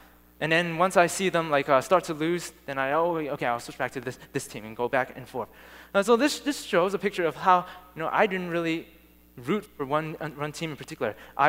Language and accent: English; Massachusetts, United States; If it's the Patriots, since I'm from Massachusetts, I obviously am going to root for them.